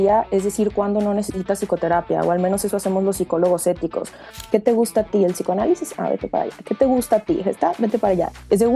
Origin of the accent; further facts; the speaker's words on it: Mexico; yo soy de México, entonces acá en México podemos hacer algo que se llama especialidad.